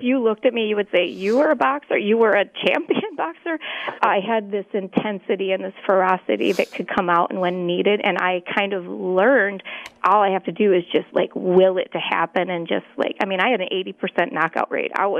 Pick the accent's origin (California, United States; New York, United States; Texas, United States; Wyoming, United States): New York, United States; Well, I grew up on the East Coast in central New York, and I got introduced to gambling real early.